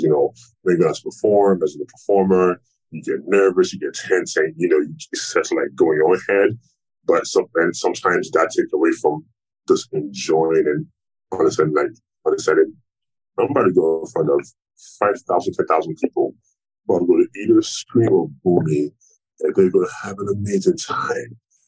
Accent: Lagos, Nigeria; although I'm from Lagos, I'm not a fan of Lagos.

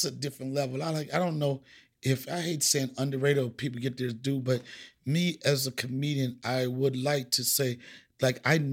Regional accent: New York, United States; because you know, any comic from anywhere, I'm coming from New York

